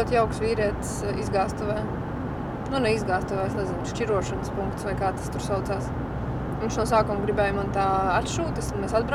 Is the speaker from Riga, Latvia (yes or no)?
yes; Riga, Latvia; Mēs esam atbraukuši šeit, mēs esam no Rīgas, mums ir tā, tas milzīgais ledusskaps tagad kastē.